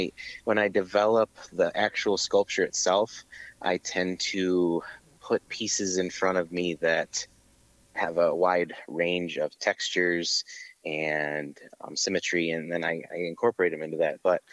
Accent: Muskegon, Michigan, United States; I am actually from Muskegon, so I grew up along the lakeshore, and I've always been kind of an adventurous.

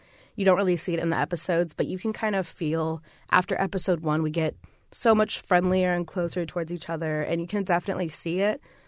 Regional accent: Louisville, Kentucky, United States; I'm coming from Louisville, where I just have always been a city girl

